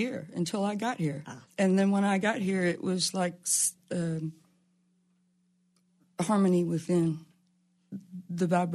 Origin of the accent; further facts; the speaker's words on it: Louisville, Kentucky, United States; moved away as an adult; also born or lived in Kansas City / South Carolina / Southern California; I was born in Kansas City, but raised in Louisville, Kentucky.